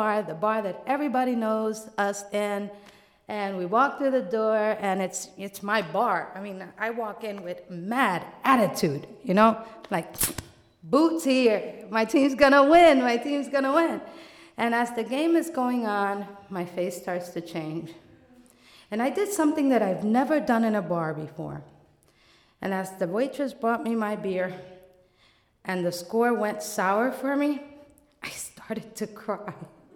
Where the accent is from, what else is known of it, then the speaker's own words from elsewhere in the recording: New York City, New York, United States; I was born in the Bronx, and I was proud of it. Matter of fact, we didn't even call it the Bronx.